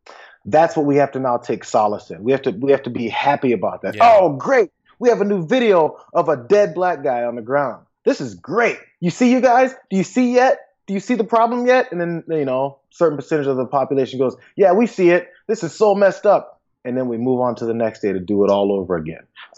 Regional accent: St. Louis, Missouri, United States; I grew up in St. Louis. My father was pulled over on a bicycle.

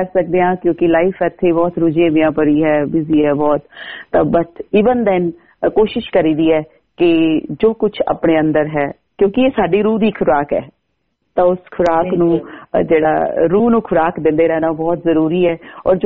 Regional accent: Abohar, Punjab, India; ਮੈਂ ਪੰਜਾਬ ਦੇ ਇੱਕ ਬਹੁਤ ਹੀ ਛੋਟੇ ਜੇ ਸ਼ਹਿਰ ਅਬੋਹਰ ਜਿਹੜਾ ਕਿ ਰਾਜਸਥਾਨ, ਪੰਜਾਬ ਤੇ ਰਾਜਸਥਾਨ ਦੇ ਬਾਰਡਰ ਤੇ ਹੈ, ਉੱਥੋਂ ਦੀ ਮੈਂ ਜੰਮਪਲ ਹਾਂ।

